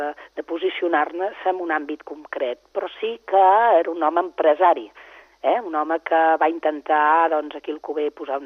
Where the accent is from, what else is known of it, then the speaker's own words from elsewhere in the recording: Reus, Catalonia, Spain; per exemple, jo que sóc reusenca